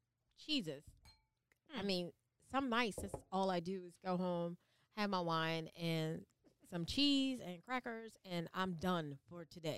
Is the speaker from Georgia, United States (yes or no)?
yes; Savannah, Georgia, United States; I'm from Savannah. Oh. I make up words.